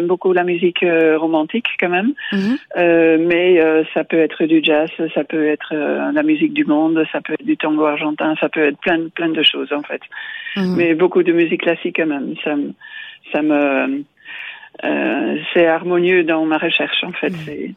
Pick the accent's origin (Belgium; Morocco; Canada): Belgium; also born or lived in England; now in France; je suis belge. J'ai fait un parcours en Angleterre aussi.